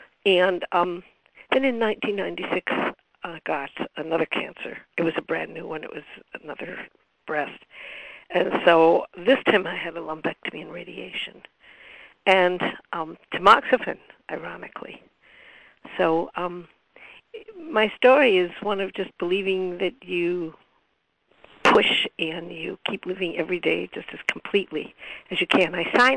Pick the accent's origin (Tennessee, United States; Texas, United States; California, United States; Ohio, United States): Ohio, United States; Cleveland; I come from Cleveland.